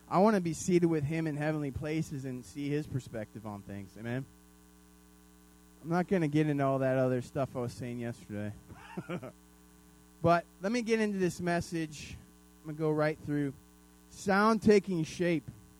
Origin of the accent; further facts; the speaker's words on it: Dallas, Texas, United States; I'm not from here anymore. I'm not from Dallas anymore.